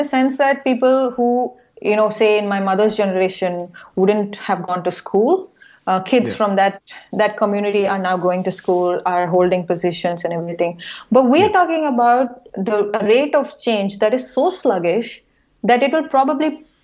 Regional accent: India; I'm from India

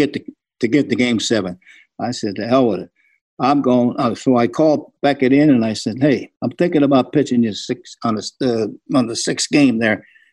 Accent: New York, United States; Growing up in New York, I knew the mystic of the Yankees.

